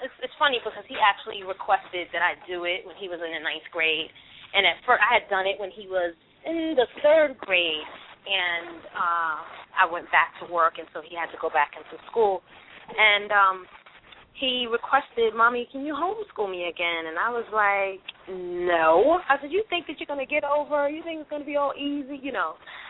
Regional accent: The Bronx, New York, United States; I'm from New York. I'm from the Bronx, girl. My father is from North Carolina.

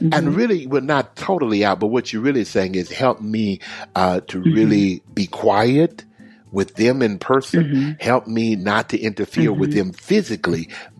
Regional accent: Houston, Texas, United States; now I was in Georgia, now I'm going to where my home is, my hometown of Houston, Texas.

